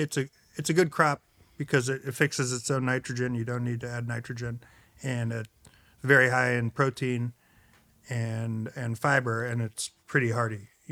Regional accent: Iowa City, Iowa, United States; also born or lived in Israel; I was born in Israel too, but I actually moved to Iowa City when I was three.

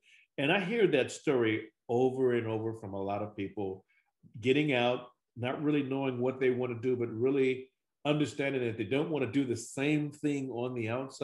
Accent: Chicago, Illinois, United States; I'm from Chicago to Newport, Rhode Island.

